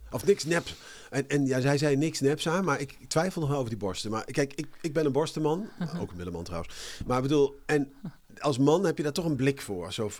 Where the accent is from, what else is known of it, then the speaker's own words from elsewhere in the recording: North Brabant, Netherlands; ik ken dat, ik kom zelf ook uit Brabant.